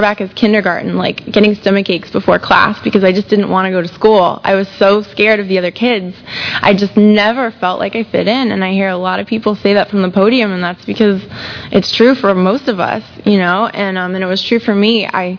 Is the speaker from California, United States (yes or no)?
no; Tampa, Florida, United States; I grew up here in Tampa. I'm a Tampa native, born and raised, lived here my whole life.